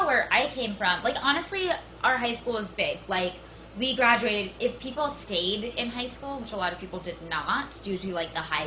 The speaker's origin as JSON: {"language": "English", "town": "Enid", "region": "Oklahoma", "country": "United States", "said": "So, I'm from Enid, Oklahoma, of course. Everyone knows Enid."}